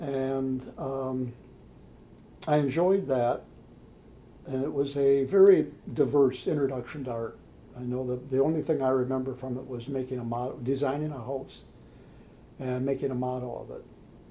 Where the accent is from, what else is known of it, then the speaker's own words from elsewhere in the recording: Beloit, Wisconsin, United States; and I grew up in Beloit, Wisconsin.